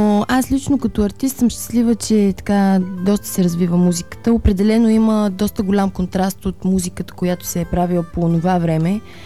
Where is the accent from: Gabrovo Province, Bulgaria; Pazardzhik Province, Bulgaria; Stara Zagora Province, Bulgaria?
Pazardzhik Province, Bulgaria; Panagyurishte; Да, съм родом от Панагюрище.